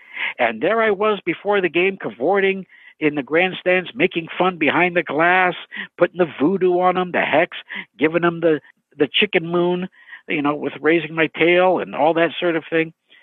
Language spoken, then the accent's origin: English; Canada; Growing up in Canada, I was a goalie in hockey